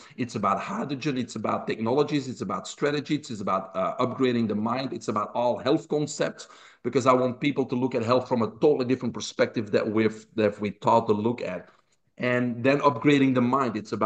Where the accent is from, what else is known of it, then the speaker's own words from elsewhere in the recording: Belgium; now in United States; Because I grew up in Belgium. I saved $400, packed a backpack, put my jeans on, and came to the United States.